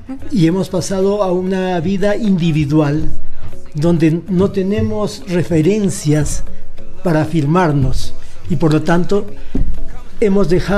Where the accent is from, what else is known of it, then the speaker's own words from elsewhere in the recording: Peru; moved away; Yo vengo de Perú, tengo 30 años aquí.